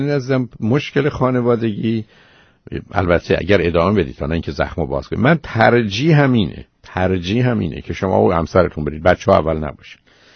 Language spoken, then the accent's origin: Persian; Iran; ما ایرانیام